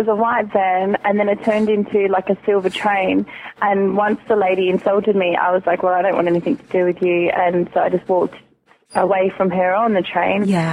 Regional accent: Kaikohe, Northland, New Zealand; first language Maori; English is a second language; The old lady greets me in my native tongue and asks me where I come from. I reply back in Maori, "Hello … I'm from Kaikohe."

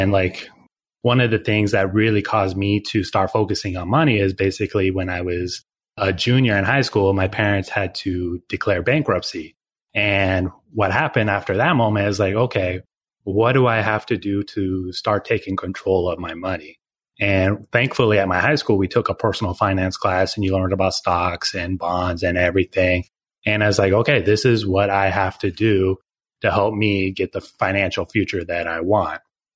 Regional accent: Oregon, United States; I'm originally from Oregon. My dad is an immigrant from Oaxaca, Mexico. He met my mom in a bar in Oregon.

